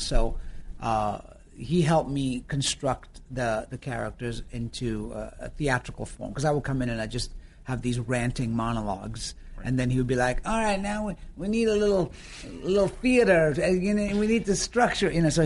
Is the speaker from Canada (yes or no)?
no; Yorkshire and the Humber, United Kingdom; accent: northern Yorkshire; also born or lived in Florida; now in United States; because the melding of the American and the northern Yorkshire accent, people were just like, are you from New York?